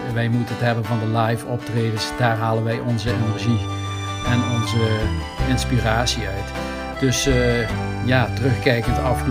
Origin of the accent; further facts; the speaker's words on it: Nederweert, Limburg, Netherlands; Wij komen uit Nederweert.